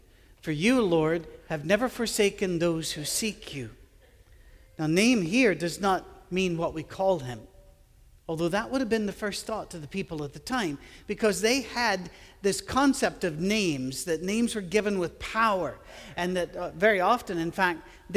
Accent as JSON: {"language": "English", "region": "Scotland", "country": "United Kingdom", "said": "I'm a Scottish guy with an Irish first name, and people will look at it and say, how did that happen?"}